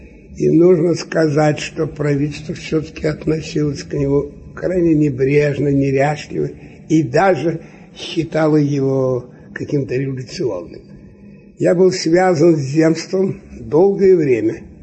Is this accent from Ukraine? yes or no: no; Novgorod, Novgorod Oblast, Russia; born there; Родился я в Новгороде, закончил гимназию.